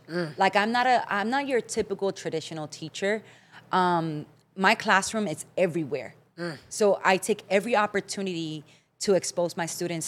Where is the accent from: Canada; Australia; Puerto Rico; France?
Puerto Rico; born there; I was born in Puerto Rico. I went to Puerto Rico for my first years of education.